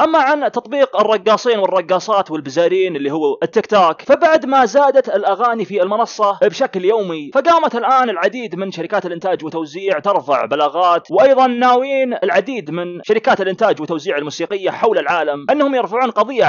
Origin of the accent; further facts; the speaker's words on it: Saudi Arabia; عندنا في المملكة العربية السعودية